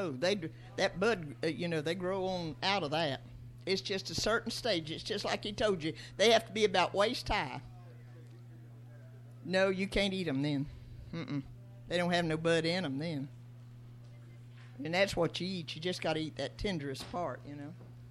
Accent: Florida, United States; I'm from South Florida. I was born and raised in the same town my whole life.

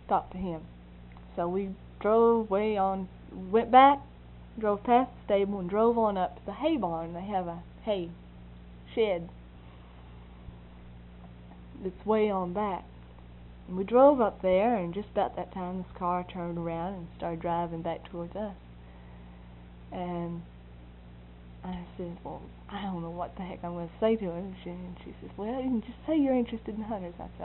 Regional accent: North Carolina, United States; from North Carolina, and I'm so interested in hunters

